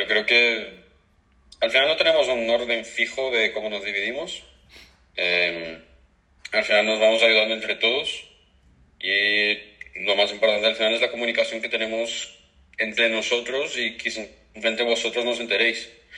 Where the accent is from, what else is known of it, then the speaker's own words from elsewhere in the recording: Madrid, Community of Madrid, Spain; Sí, de Madrid.